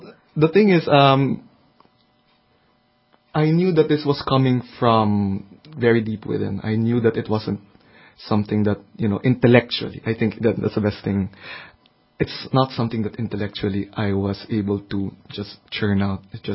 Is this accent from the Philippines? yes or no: yes; Philippines; moved away as an adult; also born or lived in Manila; now in Brussels, Belgium; I hailed from the Philippines, and I graduated from architecture school there I think in around 2008, and then I started practicing in Manila for 2 years, and then the opportunity came for me to come over and work in Brussels with Procter & Gamble.